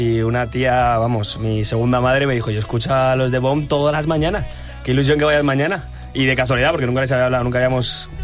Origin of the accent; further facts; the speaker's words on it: Las Rozas, Community of Madrid, Spain; Y en un concierto que estábamos dando en Las Rozas, de donde yo soy